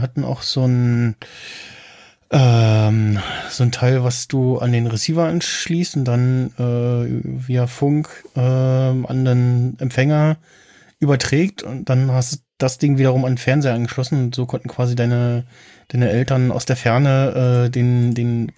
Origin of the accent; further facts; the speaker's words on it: East Germany, Germany; born there; Ich bin noch in der DDR geboren, ja, am 9. März.